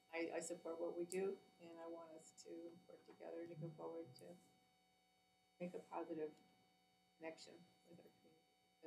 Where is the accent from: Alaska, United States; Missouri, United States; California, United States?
Alaska, United States; Fairbanks; I was born and raised here in Fairbanks over at Denali State Bank, which used to be the hospital.